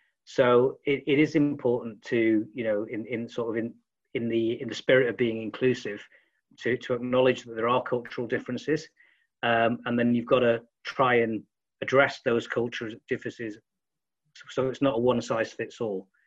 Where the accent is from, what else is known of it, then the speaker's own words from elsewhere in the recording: England, United Kingdom; you'd think as an English person that that's a word that the US are familiar with, but they're not.